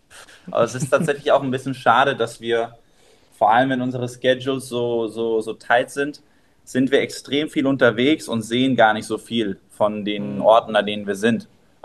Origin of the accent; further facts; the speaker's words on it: Canary Islands, Spain; now in France; 6 Wochen auf den Kanaren in meiner Heimat